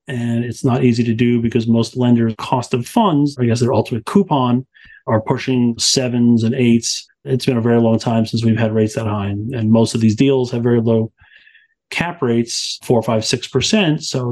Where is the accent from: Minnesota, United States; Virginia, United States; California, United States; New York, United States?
New York, United States; I'm originally from New York.